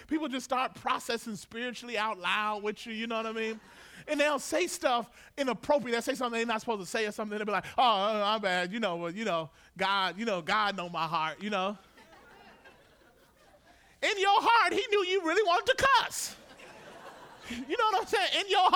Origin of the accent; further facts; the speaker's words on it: the South, United States; See, I grew up in the South, and there were cultural rules in the South.